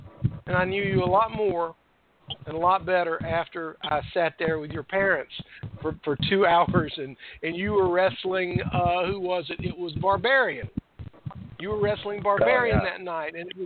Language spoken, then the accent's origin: English; Myrtle Beach, South Carolina, United States; I'm from Myrtle Beach, and Rob is a really good friend of mine.